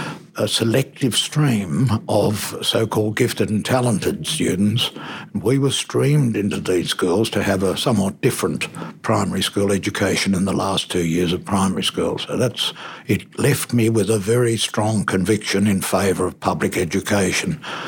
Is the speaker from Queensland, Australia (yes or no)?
no; Sydney, New South Wales, Australia; I grew up in a suburb called Concord, which was then regarded as in the western suburbs. Now it's in the centre or the inner west, and it's the only suburb in Sydney that doesn't have a hotel.